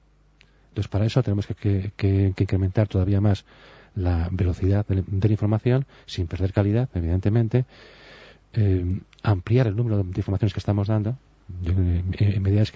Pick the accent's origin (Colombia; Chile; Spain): Spain; evidentemente yo como español